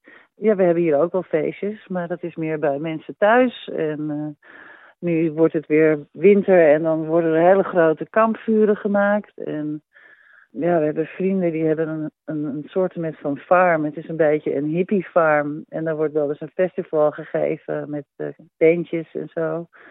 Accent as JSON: {"language": "Dutch", "town": "Haarlem", "region": "North Holland", "country": "Netherlands", "also_born_or_lived": "Amsterdam", "moved": "yes", "lives_now": "Australia", "said": "En ik kom natuurlijk uit Haarlem en Amsterdam."}